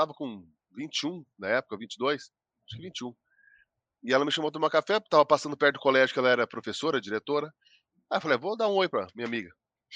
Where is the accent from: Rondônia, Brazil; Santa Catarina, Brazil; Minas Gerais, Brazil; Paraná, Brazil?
Paraná, Brazil; Ivaiporã; born there; Nasci em Ivaiporã. Meus pais moravam em Ivaiporã, minha mãe morava anteriormente em São Mateus do Sul, conhecido como Samas, também.